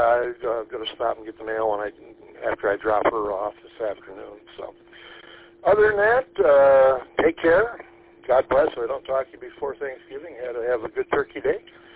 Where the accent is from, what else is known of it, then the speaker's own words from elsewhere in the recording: Alpena, Michigan, United States; now in Beulah, United States; Well, I live in beautiful downtown Beulah, and we have been here almost 40 years. I'm from Alpena originally